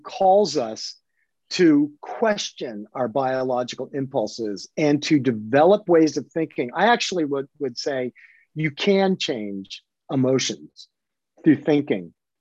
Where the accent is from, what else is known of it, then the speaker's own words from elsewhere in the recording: Sewickley, Pennsylvania, United States; So I was a lacrosse player in high school. I grew up in Swickley. I played lacrosse at Swickley Academy.